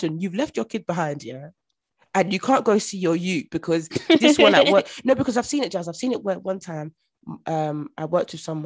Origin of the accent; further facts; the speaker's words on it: Nigeria; For example, me, I'm Nigerian. My parents came to this country